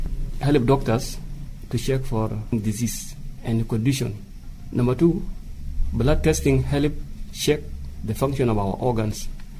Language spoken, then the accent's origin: English; South Sudan; I am a youth from South Sudan.